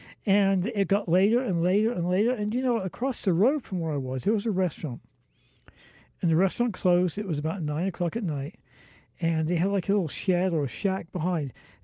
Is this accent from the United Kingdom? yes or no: yes; England, United Kingdom; moved away as an adult; now in New Mexico, United States; I'm from jolly old England and came across to the U.S. back in 1978 when I was 20 with, get this, $50 in my pocket and a one-way ticket.